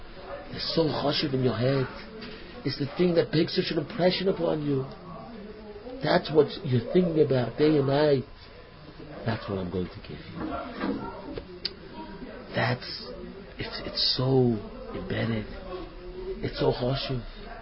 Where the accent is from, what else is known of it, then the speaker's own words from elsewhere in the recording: New York, United States; they were going to down to my hometown, somewhere on Long Island.